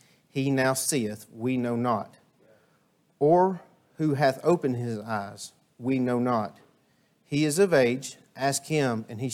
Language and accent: English; Dahlonega, Georgia, United States; From where I grew up in Cane Creek in Dahlonega. If anybody knows that area or lives in that area, you know my parents. You know they're good, hardworking Christians.